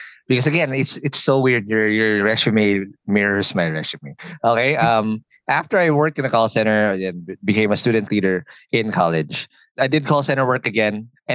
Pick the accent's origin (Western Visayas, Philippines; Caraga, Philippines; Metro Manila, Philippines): Metro Manila, Philippines; Quezon City; English is a second language; I am not American. I am very Filipino. There you go. I was born and raised in Kamuning, Quezon City. That's my hood, right?